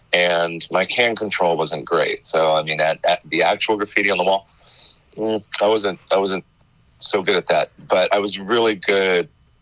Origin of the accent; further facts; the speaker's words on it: Hollywood, California, United States; I grew up in Hollywood. And then migrated to Glendale, which is just kind of a suburb northeast of Hollywood, just by about 10 minutes.